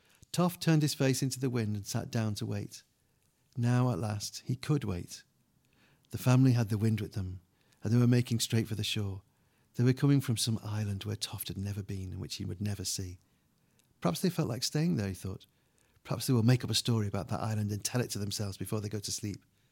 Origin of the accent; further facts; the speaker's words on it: England, United Kingdom; We keep, because we're English and we give prestige to misery, we keep defaulting to talking about the darkness in these books.